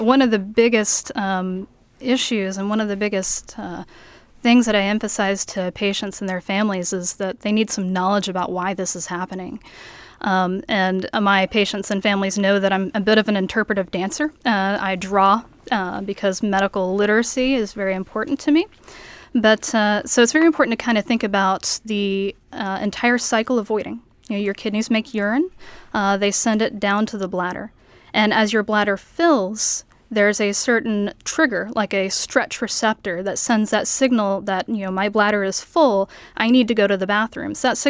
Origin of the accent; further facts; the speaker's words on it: Texas, United States; Sure. Well, I'm originally from Texas. I haven't been back to Texas in a while, but I did my college and my medical school in Texas at Texas A&M and Texas Tech.